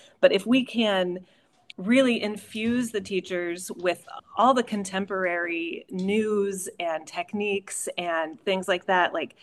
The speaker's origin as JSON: {"language": "English", "town": "Modesto", "region": "California", "country": "United States", "tie": "born or raised there", "said": "I grew up in Modesto, and my dad's in ag, and so the taqueria feels really comfortable to me."}